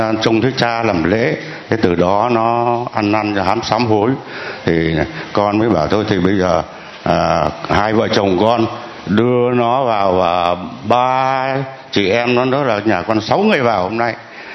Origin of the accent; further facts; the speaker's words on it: Hưng Yên, Vietnam; Con ở Hưng Yên, ở miền Bắc vào.